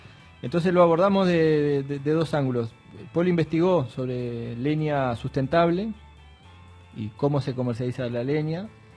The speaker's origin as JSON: {"language": "Spanish", "country": "Uruguay", "said": "somos uruguayos los que estamos ahí"}